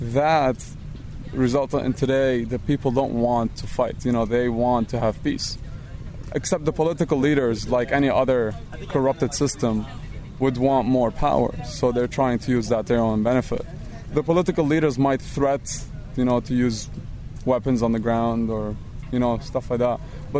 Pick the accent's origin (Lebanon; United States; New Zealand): Lebanon; English is a second language